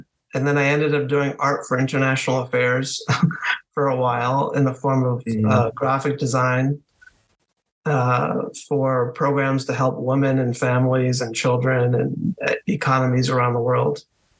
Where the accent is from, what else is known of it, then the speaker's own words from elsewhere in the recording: Connecticut, United States; now in Washington, United States; I was born in southern New England in Connecticut, northwest Connecticut. And my family moved outside Washington, D.C. for a few years, which were my most favored 3 years of my childhood.